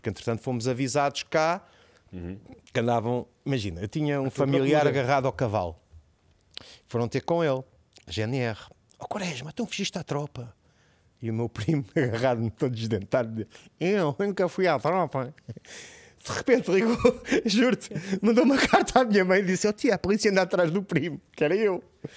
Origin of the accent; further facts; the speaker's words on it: Portugal; moved away as an adult; now in South Africa; Eu vinha da Tuga, então um ganda maluco, da Força Aérea e os aviões.